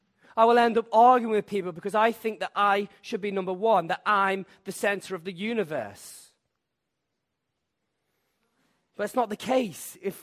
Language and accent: English; Wales, United Kingdom; Now, I grew up in North Wales, and what a lovely place it was.